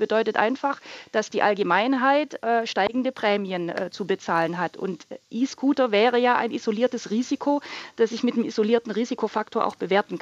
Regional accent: Baden-Württemberg, Germany; Ich komme ursprünglich aus dem Kurort in Baden-Württemberg

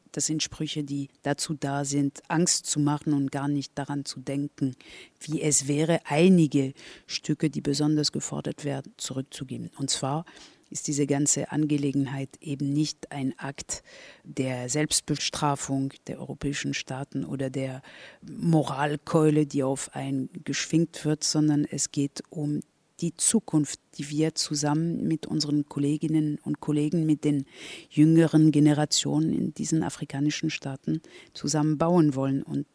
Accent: Berlin, Germany; erst wenn es einem als Berlinerin klar wird, verstehe ich, warum in Dakar so Berlin eine prominente Rolle spielt

